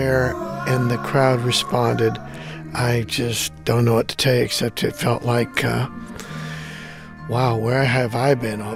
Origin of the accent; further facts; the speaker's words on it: Hanford, California, United States; And so what I did was I went back to my hometown of Hanford.